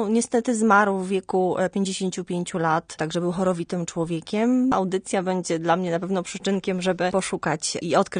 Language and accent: Polish; Podlaskie Voivodeship, Poland; born there; now in Łódź, Poland; bo ja nie pochodzę z Łodzi, urodziłam się w małym miasteczku na Podlasiu. Ale jak tutaj przyjechałam 18 lat temu